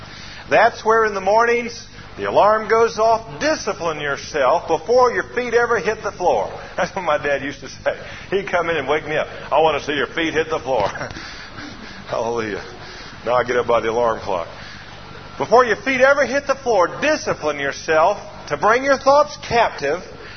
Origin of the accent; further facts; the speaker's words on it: Atlanta, Georgia, United States; You know, I said I didn't grow up on the farm. I grew up in Atlanta, Georgia.